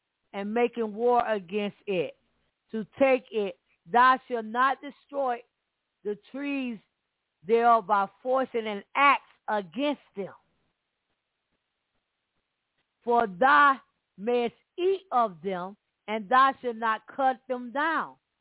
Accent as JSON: {"language": "English", "region": "Alabama", "country": "United States", "tie": "born or raised there", "said": "I'm from Alabama, man. I growed up around nothing but fruit trees."}